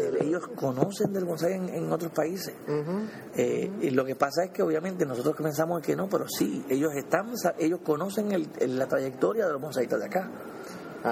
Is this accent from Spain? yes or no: no; Puerto Rico; le dijimos, de Puerto Rico, somos de Puerto Rico, venimos de allá, de Latinoamérica